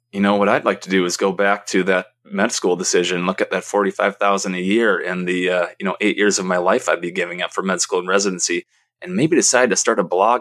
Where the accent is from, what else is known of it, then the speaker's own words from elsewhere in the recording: Minnesota, United States; So I am a Minnesotan, and I decided to accept a full tuition scholarship to the University of Minnesota, a school that both my mother and father and my father's father attended.